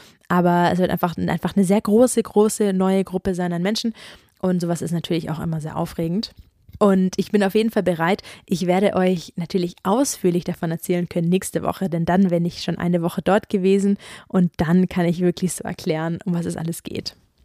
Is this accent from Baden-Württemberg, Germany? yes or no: yes; Baden-Württemberg, Germany; das Ganze in Baden-Württemberg stattfindet, das heißt in meiner Heimat.